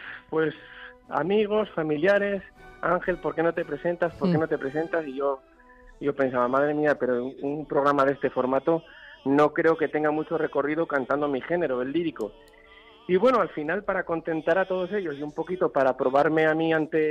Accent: Zaragoza, Aragon, Spain; el concurso internacional que se celebraba en mi ciudad natal, en Zaragoza

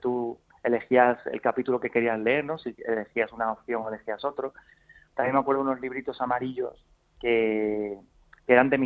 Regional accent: Carmona, Andalusia, Spain; also born or lived in Seville; en Carmona. Yo nací en Sevilla porque todos los niños nacemos en la ciudad.

